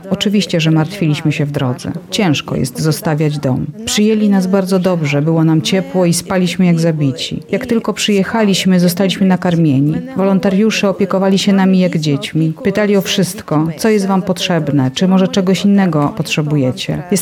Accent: Lviv, Lviv Oblast, Ukraine; now in Poland; z Lwowa. Na granicy były bardzo długie kolejki

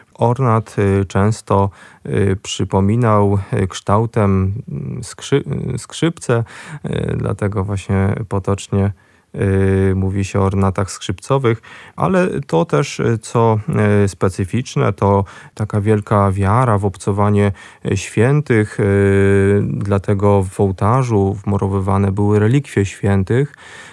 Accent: Nałęczów, Lublin Voivodeship, Poland; Pochodzę z Nałęczowa

